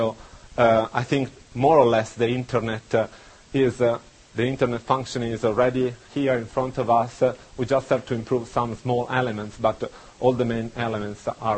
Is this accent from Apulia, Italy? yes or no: no; Tuscany, Italy; English is a second language; in my hometown, which is a town on the coast of Tuscany, there is a famous fish soup